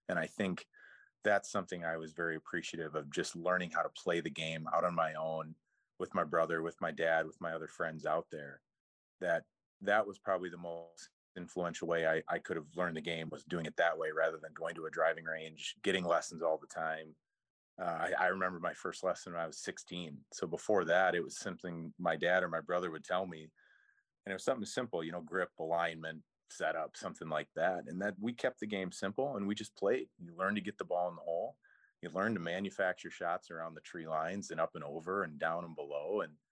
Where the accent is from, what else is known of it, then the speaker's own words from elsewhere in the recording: Blue Earth, Minnesota, United States; And so growing up in Blue Earth, you know, one of the best parts about it is the small town is that you played at a 9-hole course.